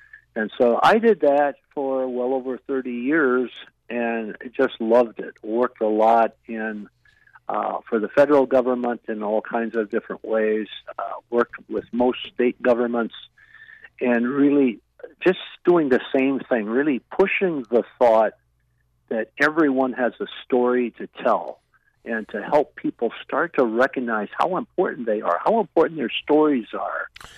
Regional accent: Iowa, United States; moved away; also born or lived in Chicago; Okay, right now I'm almost 77, so I can go way back. I grew up in Iowa and then moved to Chicago.

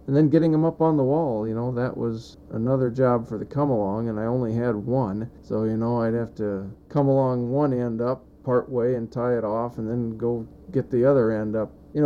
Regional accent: California, United States; I had never heard of PIC because growing up in California, the age of DDT back then

